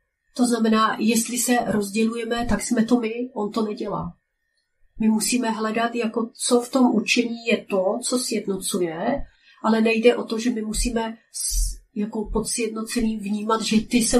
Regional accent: Moravia, Czechia; já jako Moravanka, která jsem se narodila v naší zemi

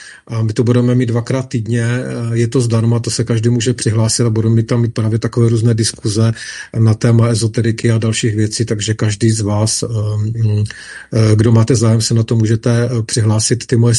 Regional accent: Ostrava, Moravian-Silesian Region, Czechia; já jsem Ostravák, že jo, původem, žil jsem v Zábřehu, nedaleko kotvy v té Hokejce na Vyškovické a vy, který znáte Ostravu, tak víte, kde to je.

